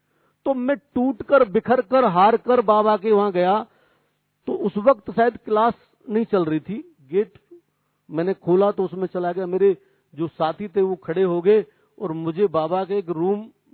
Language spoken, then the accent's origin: Hindi; Kotwan, Uttar Pradesh, India; मेरा गांव है कोटवन, जब आप मथुरा जाते हो दिल्ली से तो जहां से यूपी स्टार्ट होती है वहां एक छोटा सा गांव है